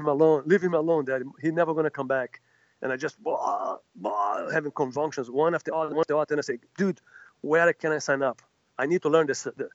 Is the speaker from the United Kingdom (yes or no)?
no; Rio de Janeiro, Brazil; I grew up in Rio de Janeiro, pretty tough place.